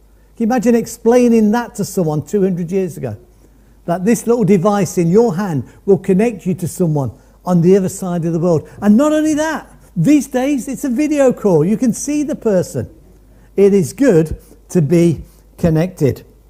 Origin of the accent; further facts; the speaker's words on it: Midlands, United Kingdom; I grew up in the Midlands. I've been landlocked all my life.